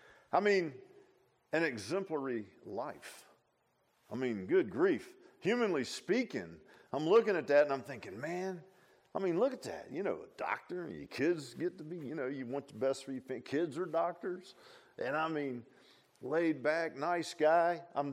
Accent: Virginia Beach, Virginia, United States; I grew up in Virginia Beach in a neighborhood, quarter acre lot, brick houses.

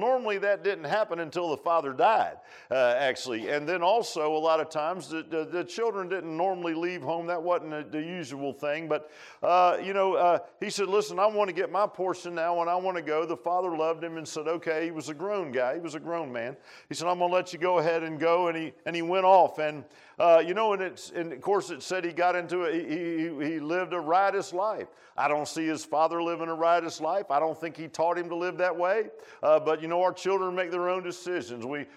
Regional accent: Key West, Florida, United States; born there; And so as I was born in Key West, man, they didn't have everything that maybe they had up in a bigger place.

